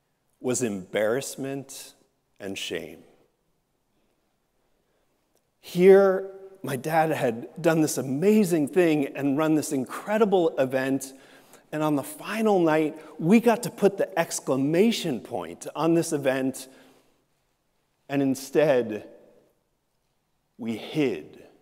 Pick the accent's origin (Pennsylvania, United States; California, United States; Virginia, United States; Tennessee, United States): Pennsylvania, United States; Philadelphia; and I grew up in Philadelphia. We don't do stuff like this.